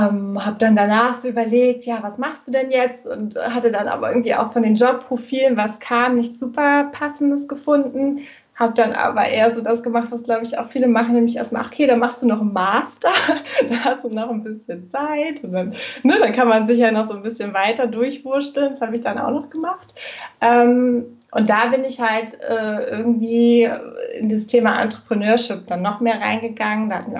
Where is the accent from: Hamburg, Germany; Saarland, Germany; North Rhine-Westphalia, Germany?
Hamburg, Germany; born or raised there; also born or lived in Bremen / Lüneburg